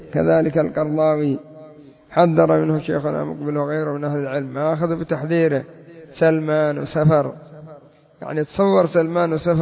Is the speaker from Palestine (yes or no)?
no; Yemen; هكذا عندنا في اليمن، كما أفسد محمد المهدي وعقيل المقطري